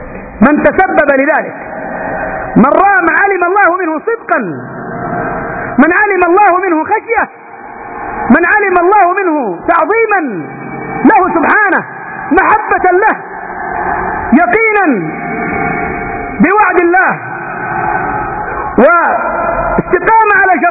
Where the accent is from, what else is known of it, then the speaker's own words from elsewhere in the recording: Yemen; الرافضة الاثني عشرية الجعفرية الذين عرفوا الآن بالحوثيين عندنا في اليمن